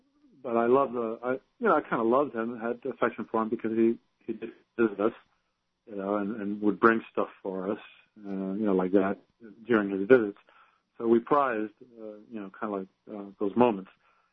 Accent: New York, United States; I'm from Upper Manhattan.

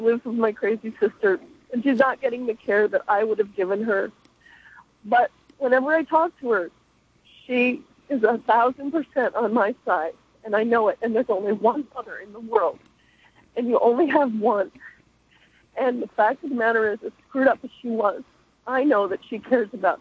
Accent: New York, United States; Though I'm from New York.

